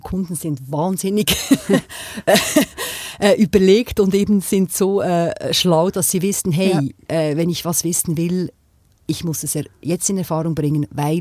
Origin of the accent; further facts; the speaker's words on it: Thun, Bern, Switzerland; Ich habe in Thun etwas gemacht, in meiner Heimatstadt